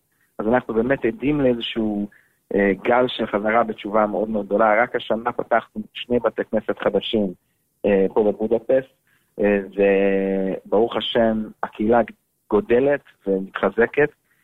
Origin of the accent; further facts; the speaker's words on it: Hungary; Hebrew is a second language; בערך עד גיל 11-12, אז עד 1990, שאז היה נפילת שלטון הקומוניסטי, אז הגיע להונגריה